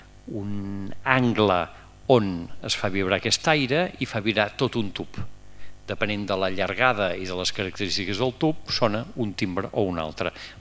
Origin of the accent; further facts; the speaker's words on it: Vic, Catalonia, Spain; jo sóc de Vic, a Cal Menxaire, i encara hi és coneguda la casa